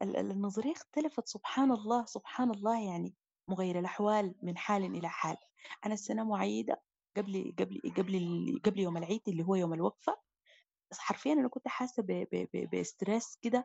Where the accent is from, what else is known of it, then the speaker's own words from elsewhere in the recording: Sudan; إحنا كسودانيين بعد الحرب بالضبط بيجي عندنا الشعور ده ملازمنا يعني. أنا ما أول مرة عيد برا السودان